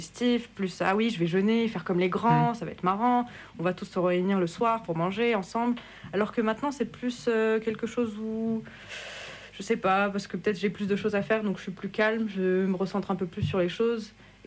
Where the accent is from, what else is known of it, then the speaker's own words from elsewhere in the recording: France; Je suis née en France, mais mes deux parents sont tunisiens.